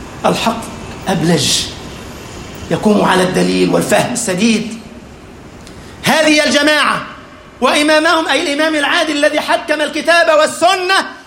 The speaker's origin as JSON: {"language": "Arabic", "country": "Egypt", "said": "اللهم اجعل بلدنا مصر أمنا أمانا، وسائر بلاد"}